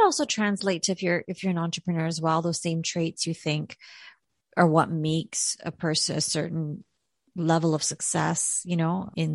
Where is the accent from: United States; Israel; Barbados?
Barbados; born there; I was born in Barbados, and ever since I was 14, I always like looked for a mentor